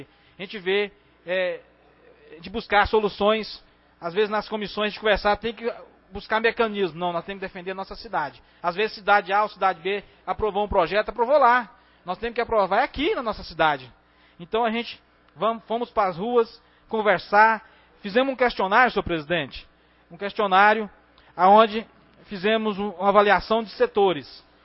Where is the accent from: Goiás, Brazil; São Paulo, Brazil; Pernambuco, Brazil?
Goiás, Brazil; also born or lived in Porangatu; E sou morador da Alexandrina desde quando eu vim de Porongatu para cá, Sargento Pereira. Meu conterrâneo de Porongatu. Desde 3 anos de idade, moro na mesma casa, no mesmo local.